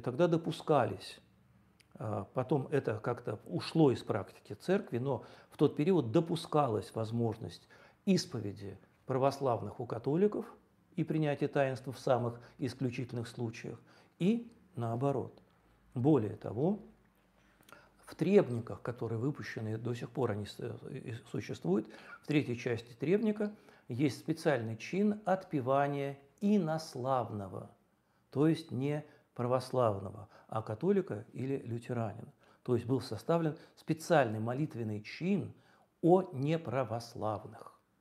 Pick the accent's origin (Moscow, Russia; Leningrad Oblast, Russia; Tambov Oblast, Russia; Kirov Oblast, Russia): Moscow, Russia; Вы знаете, я не очень хорошо знаю город Петербург, я москвич.